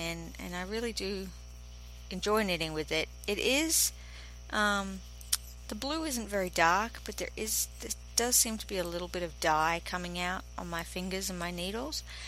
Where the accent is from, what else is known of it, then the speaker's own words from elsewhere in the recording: Australia; I'm from Australia